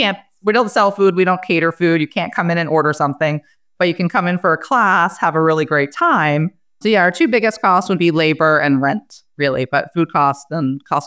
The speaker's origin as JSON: {"language": "English", "region": "Maryland", "country": "United States", "tie": "born or raised there", "said": "founder and CEO of Taste Buds Kitchen. So I started it 17 and a half years ago. I grew up in Maryland. I'm one of 23 first cousins."}